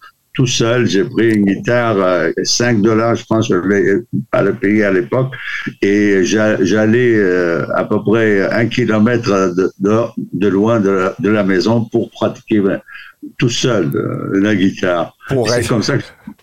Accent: Latakia, Latakia Governorate, Syria; also born or lived in Lebanon / France; now in Quebec, Canada; je suis né dans un petit village en Syrie. J'ai vécu en ville, ça s'appelle Latakié, et je suis parti au Liban. Je suis parti de Liban en France. J'ai fait mes études en France.

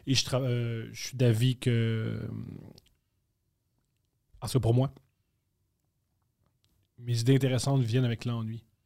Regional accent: Montreal, Quebec, Canada; born there; Mais moi, je suis né à Montréal

